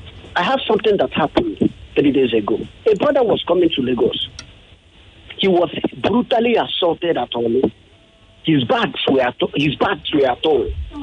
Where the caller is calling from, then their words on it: Brooklyn, New York, United States; I'm calling you from Brooklyn.